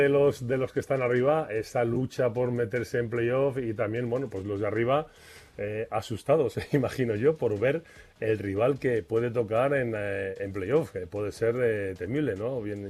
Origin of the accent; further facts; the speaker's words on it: Community of Madrid, Spain; Huyo como muchos madrileños, pero volveremos pronto.